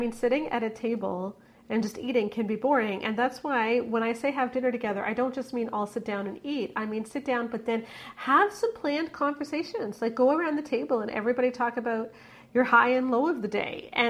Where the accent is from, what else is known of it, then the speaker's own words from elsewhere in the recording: Canada; And I'm Canadian. I am not going to talk about gun control.